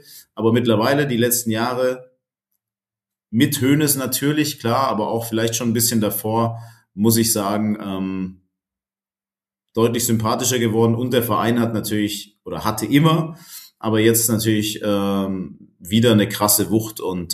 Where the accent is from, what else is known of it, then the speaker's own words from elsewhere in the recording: Baden-Württemberg, Germany; also born or lived in Tübingen; Ich bin da sehr im Süden aufgewachsen von Baden-Württemberg und habe dann in Tübingen studiert, Sport- und Medienwissenschaften.